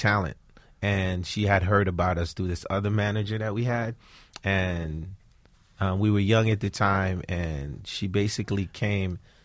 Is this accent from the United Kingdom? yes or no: no; Haiti; now in New Jersey, United States; Once I came from Haiti, when we moved to Jersey, along with gospel music and hip-hop, when I was in school